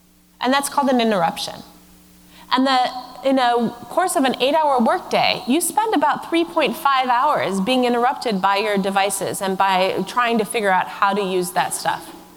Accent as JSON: {"language": "English", "town": "San Francisco", "region": "California", "country": "United States", "said": "Now, I'm from San Francisco. We have some, but they're really nothing compared to England roundabouts."}